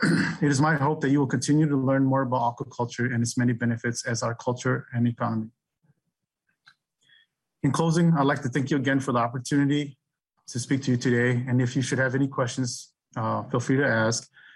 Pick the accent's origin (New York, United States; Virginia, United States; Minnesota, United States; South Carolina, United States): Minnesota, United States; As a Minnesotan, I grew up fishing on many lakes and rivers.